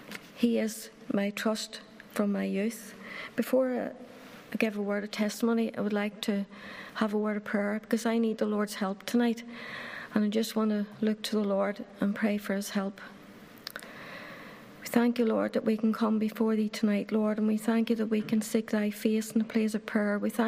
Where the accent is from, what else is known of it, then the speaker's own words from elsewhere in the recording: Upper Ballinderry, Northern Ireland, United Kingdom; But I was brought up in Ballinderry, Upper Ballinderry, which is not far from Glenavy or Ockley, if you know where that is.